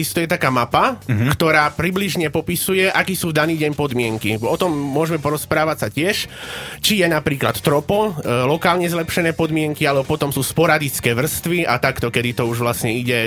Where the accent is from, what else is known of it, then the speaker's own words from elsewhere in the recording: Poprad, Prešov Region, Slovakia; Vyrastal som v Poprade, v hornatom kraji.